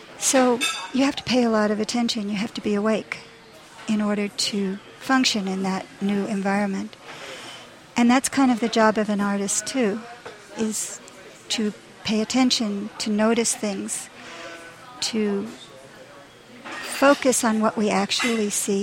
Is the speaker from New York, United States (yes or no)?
yes; New York, United States; also born or lived in Korea / Japan / Mexico; Well, I grew up in New York, but I lived my young life in Asia, in Korea, in Japan.